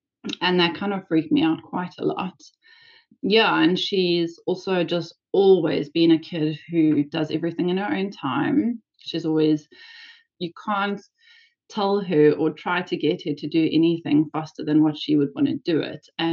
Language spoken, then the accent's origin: English; South Africa; now in New Zealand; we're a family of four living in New Zealand. We are originally from South Africa